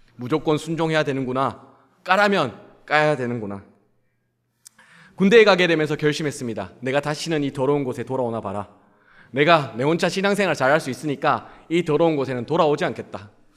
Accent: Daegu, South Korea; 저는 대구 사람입니다.

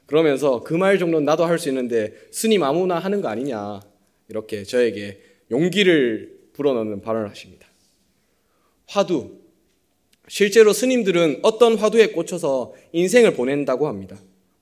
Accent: Daegu, South Korea; 오랜만에 이제 제 고향인 대구에 올라갔습니다.

